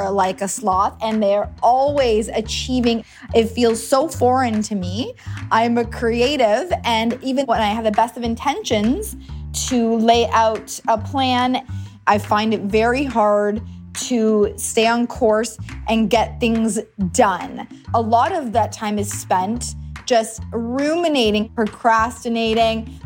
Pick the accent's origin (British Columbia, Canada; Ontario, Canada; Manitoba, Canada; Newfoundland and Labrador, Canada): Ontario, Canada; Toronto; I'm from Toronto, Canada.